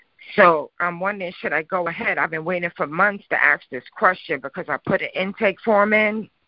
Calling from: New York City, New York, United States; calling from New York City.

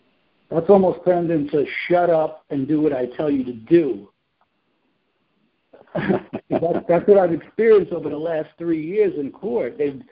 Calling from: New York, United States; it's a cell number, and I'm in Rockland County.

